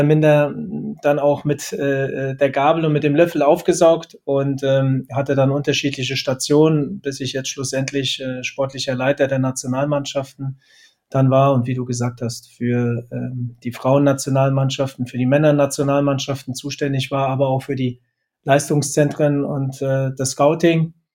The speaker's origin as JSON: {"language": "German", "town": "Frankfurt", "region": "Hesse", "country": "Germany", "tie": "born or raised there", "said": "Ich bin ein Frankfurter Junge, ein Frankfurter Bub, wie wir in Frankfurt sagen. Bin dort groß geworden"}